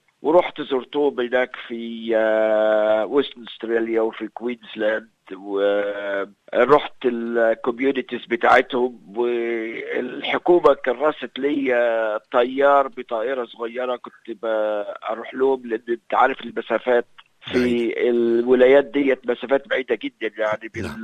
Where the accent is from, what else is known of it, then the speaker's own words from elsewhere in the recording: Egypt; now in Australia; عندنا في مصر